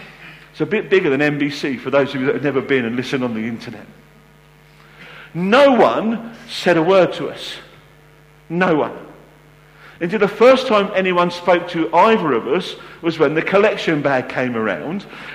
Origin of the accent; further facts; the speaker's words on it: United Kingdom; We waited our turn. We're British after all.